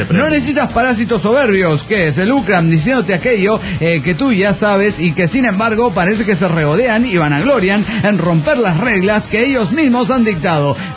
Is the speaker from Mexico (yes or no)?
yes; Hermosillo, Sonora, Mexico; now in Barcelona, Spain; de Hermosillo, Sonora, en Barcelona, España.